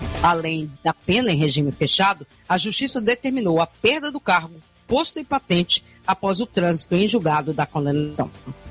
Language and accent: Portuguese; Jequié, Bahia, Brazil; direto de Jiquié, é minha terra natal, a terra do sol.